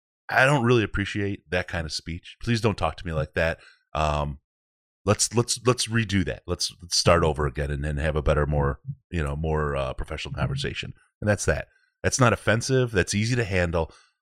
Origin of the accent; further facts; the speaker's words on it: Detroit, Michigan, United States; I grew up in Detroit, so maybe that's where it's at, right?